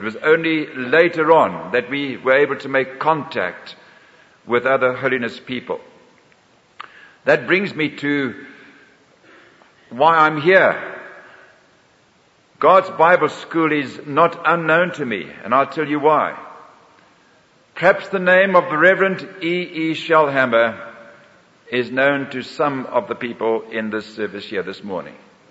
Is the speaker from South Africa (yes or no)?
yes; South Africa; I'm an Afrikaner. I don't have English blood in me at all. And I am amused when people say they like my English accent.